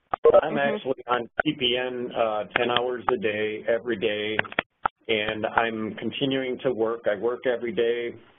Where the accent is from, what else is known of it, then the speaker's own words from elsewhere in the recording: Green Bay, Wisconsin, United States; I'm actually from Green Bay, Wisconsin, and I've been through the local doctors here